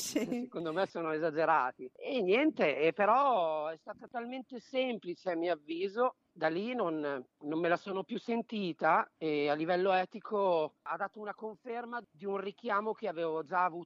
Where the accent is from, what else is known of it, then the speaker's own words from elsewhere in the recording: Parma, Emilia-Romagna, Italy; Poi sono emiliano, arrivo dal regno dei prosciutti, da Parma, sì.